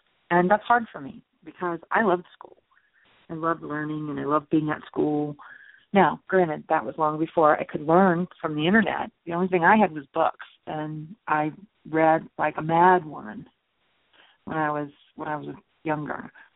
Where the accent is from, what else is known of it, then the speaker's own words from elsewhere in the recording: Ohio, United States; One in my home state of Ohio